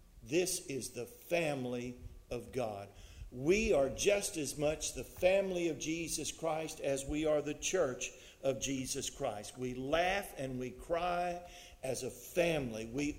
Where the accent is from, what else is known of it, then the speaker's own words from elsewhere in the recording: Port Lavaca, Texas, United States; I was born and raised in Port Lavaca. I was the prodigal that came home. I was born, in fact, in the hospital up here on Virginia Street, but it's been remodeled since then. I went to high school in this school building behind us.